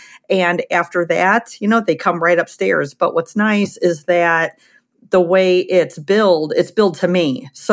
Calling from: Crown Point, Indiana, United States; I'm in my studio here in Crown Point, Indiana, which is a part of Chicagoland.

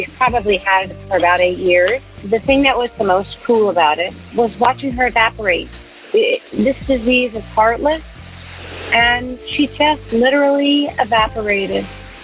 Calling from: Woodbury, New Jersey, United States; I'm calling from Woodbury, New Jersey.

